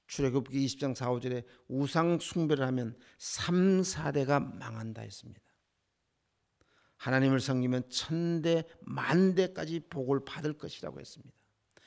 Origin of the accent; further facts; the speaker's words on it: South Korea; now in United States; 우리는 미국에 살지만 우리는 한국 사람들입니다. 우리 아이들도 한국 사람입니다.